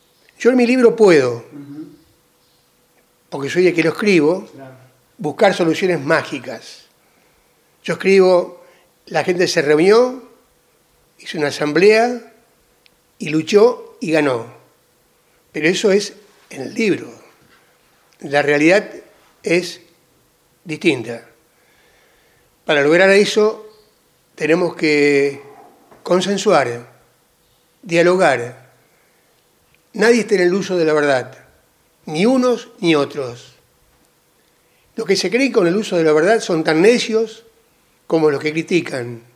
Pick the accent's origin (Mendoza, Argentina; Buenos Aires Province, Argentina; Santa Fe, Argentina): Santa Fe, Argentina; Ceres; un placer llegar a mi pueblo, siempre. Siempre es un motivo de felicidad.